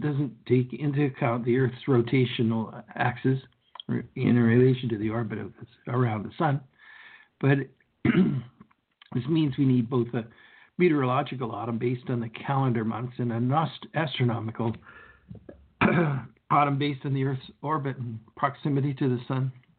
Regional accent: Canada; the lion's share of our listeners here comes from my home country of Canada.

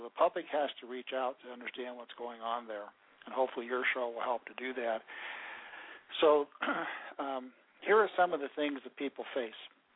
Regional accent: Idaho, United States; born there; also born or lived in Montana / Wyoming / Oregon / Washington; I was born in Idaho, and although I never really lived there much, I lived mostly in urban areas as my dad was restationed from one place to another as part of the Air Force.

